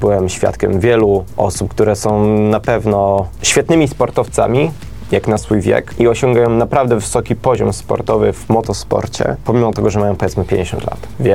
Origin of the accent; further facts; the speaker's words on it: West Pomeranian Voivodeship, Poland; ja pochodzę z okolic Szczecina, Stargardu